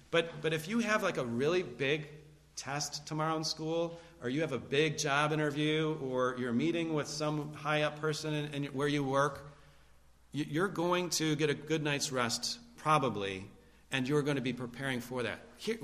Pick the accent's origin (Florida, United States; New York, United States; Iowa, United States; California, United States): New York, United States; Utica; I remember Eutychus because I'm from Utica.